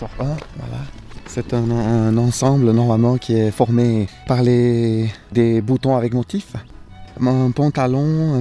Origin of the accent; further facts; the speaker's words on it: La Chaux-de-Fonds, Neuchâtel, Switzerland; now in Neuchâtel, Switzerland; je suis binational, suisse et paraguayen. Je suis originaire de La Chaux-de-Fonds.